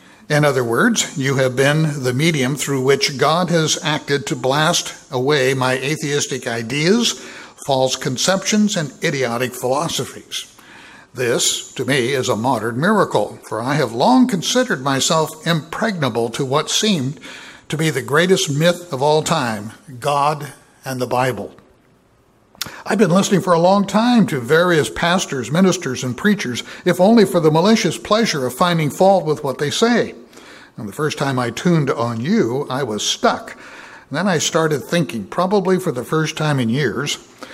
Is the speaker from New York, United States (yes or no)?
no; Oregon, United States; Now, when I grew up in outside of Portland, Oregon, as a teenager, I took Mad magazine.